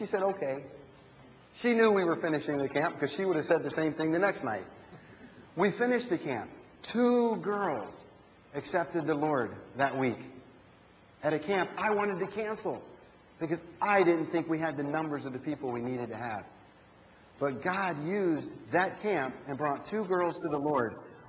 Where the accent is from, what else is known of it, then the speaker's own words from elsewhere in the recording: United States; And I, being an American, and I planned this